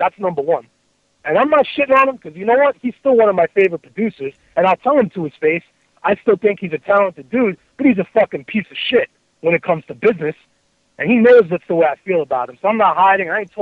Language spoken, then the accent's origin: English; United States; I'm from the hood. I'm from Glenwood Projects. I go back there. I got homies there. I hustle there.